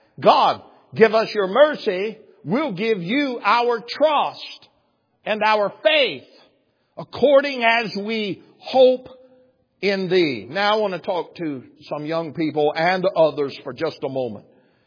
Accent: Brinkley, Arkansas, United States; my dad and grandfather drove me to the bus station, which was 20 miles from my hometown in Brinkley, Arkansas.

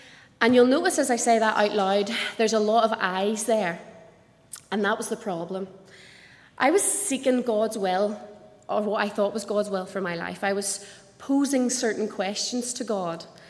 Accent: Ballymena, Northern Ireland, United Kingdom; born there; So I was born in Ballymena, and I was saved early in life.

